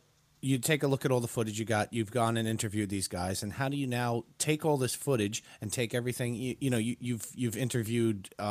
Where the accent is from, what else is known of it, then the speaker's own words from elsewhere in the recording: New York, United States; If you live on Long Island. Because we're from Long Island.